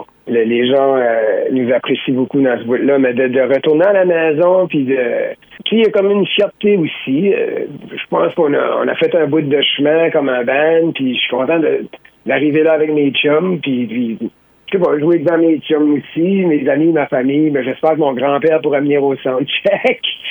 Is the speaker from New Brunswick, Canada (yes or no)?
yes; New Brunswick, Canada; dans mon village natal